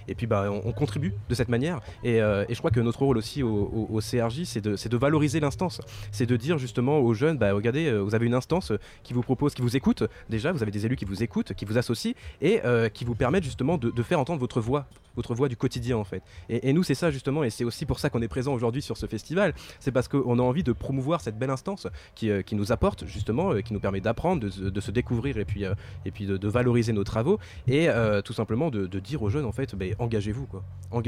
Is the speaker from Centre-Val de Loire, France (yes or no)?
yes; Nogent-le-Rotrou, Centre-Val de Loire, France; now in Lyon, France; moi en fait je viens de Nogent-le-Rotrou en Eure-et-Loire, j'ai fait toute ma scolarité là-bas et actuellement donc je suis étudiant à Lyon au sein d'une école qui forme à la transition écologique.